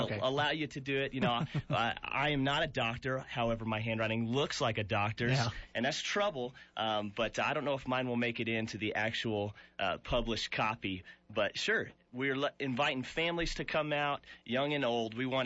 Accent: Albuquerque, New Mexico, United States; Sure. Well, I grew up here in Albuquerque, New Mexico.

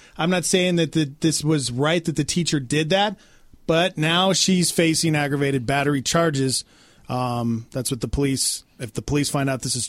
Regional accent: Montana, United States; And I've been through a few episodes growing up in Montana, a few episodes at my elementary school that I would like to share with all of you.

